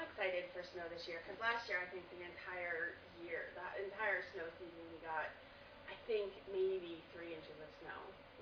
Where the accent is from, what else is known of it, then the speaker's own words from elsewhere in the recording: Pennsylvania, United States; And I grew up in the Poconos, so.